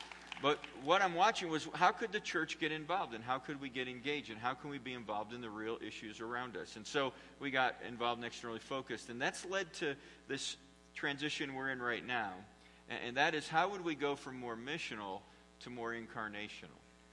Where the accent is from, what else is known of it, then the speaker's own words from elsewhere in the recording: Syracuse, New York, United States; I'm a diehard Syracuse University fan. I grew up in Syracuse.